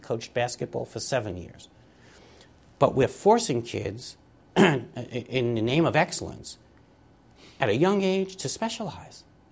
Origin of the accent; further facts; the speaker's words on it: Bronx, New York, United States; for a kid growing up in the Bronx, to think about being an archaeologist was quite unusual.